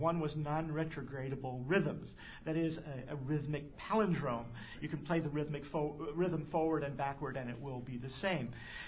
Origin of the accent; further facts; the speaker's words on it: New Jersey, United States; now in Vermont, United States; 30-some years ago I came here to Vermont from New Jersey